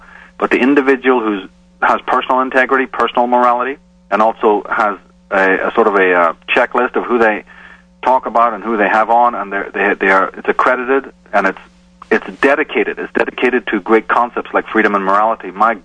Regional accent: Ireland; growing up in Ireland, I was very concerned

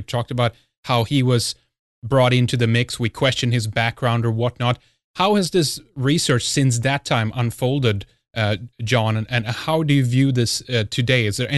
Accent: Sweden; English is a second language; from Sweden.

